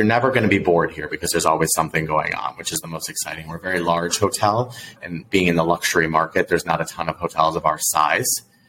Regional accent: Ohio, United States; Well, I grew up in Northeast Ohio, so most of my kind of career has really grown through the hotel industry.

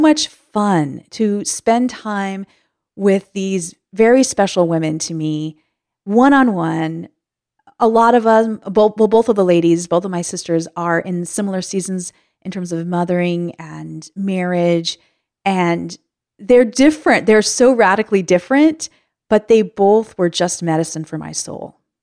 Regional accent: San Diego, California, United States; was a little bit comforting, but also a little bit outside of what I had known and seen already in my hometown of San Diego.

